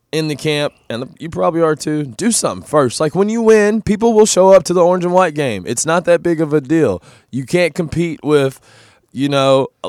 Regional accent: Clarksville, Tennessee, United States; I grew up in Clarksville, and all my family and friends still live in Nashville now.

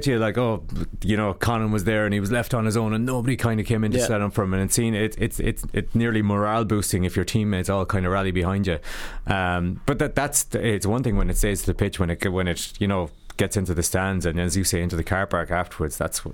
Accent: Connacht, Ireland; Sure, look, I'm from Mayo, and nobody in the GAA

